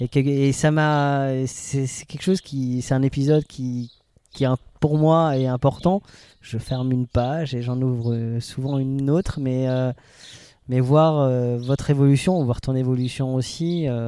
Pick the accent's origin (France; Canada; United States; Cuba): France; Grand Est; on est alsacien